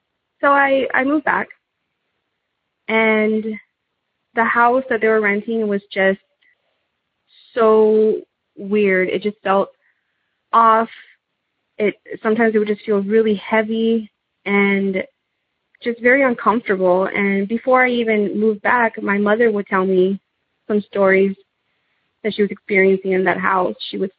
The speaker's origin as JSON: {"language": "English", "region": "Texas", "country": "United States", "said": "So I'm from South Texas, and I'm going to try to keep this a little short, you know, and sweet."}